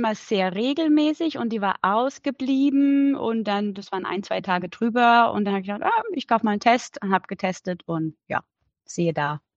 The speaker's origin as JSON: {"language": "German", "town": "Heidelberg", "region": "Baden-Württemberg", "country": "Germany", "tie": "born or raised there", "said": "Und da ist in Heidelberg, wo ich her bin, immer der Heidelberger Herbst, ist so ein Straßenfest"}